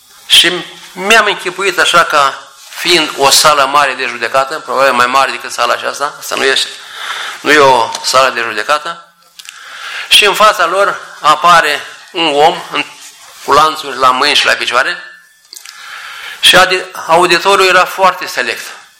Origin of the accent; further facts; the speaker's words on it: Romania; Noi, ca și români, mai avem spune că Apostolul Andrei ar fi trecut prin sudul Dobrogei, prin sudul țării noastre.